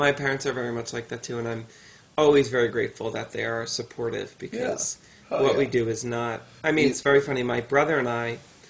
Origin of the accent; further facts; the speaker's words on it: Westchester, New York, United States; We were, like, we grew up very, like, middle class, but in Westchester, that's low class.